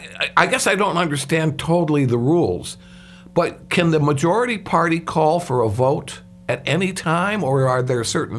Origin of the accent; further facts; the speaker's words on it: Canada; you've got a beautiful Canadian accent, which, being a Canadian originally, I can certainly see.